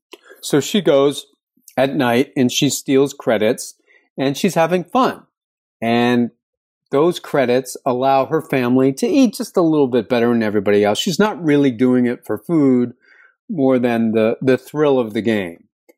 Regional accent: Pittsburgh, Pennsylvania, United States; So people in the working classes, I grew up in Pittsburgh

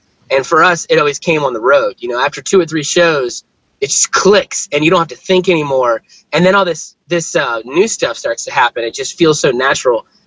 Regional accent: Fredericksburg, Virginia, United States; also born or lived in Charlotte, United States; I'm a pastor at my home church that I grew up at in Fredericksburg, Virginia. I was gone for 11 years. Like I was in college and grad school, and then I lived in Charlotte where the band was full time for 5 years.

